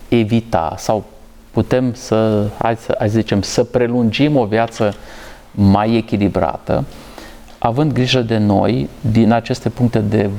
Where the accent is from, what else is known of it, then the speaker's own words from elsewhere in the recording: Suceava, Suceava County, Romania; o doamnă cu care am copilărit în Suceava